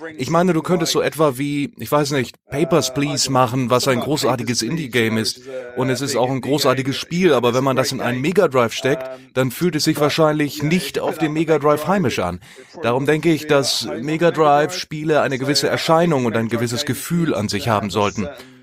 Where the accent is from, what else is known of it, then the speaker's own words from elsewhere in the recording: England, United Kingdom; Nun, ich bin Engländer